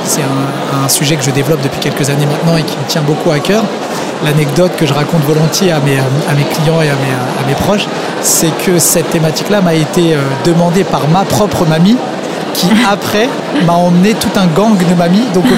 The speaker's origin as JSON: {"language": "French", "town": "Sarcelles", "region": "Île-de-France", "country": "France", "tie": "born or raised there", "said": "Mon cabinet se trouve à Sarcelles, donc là où j'ai grandi, là où ma maman habite. Donc depuis quelques années, je suis retourné sur ces terres-là qui me tenaient à cœur."}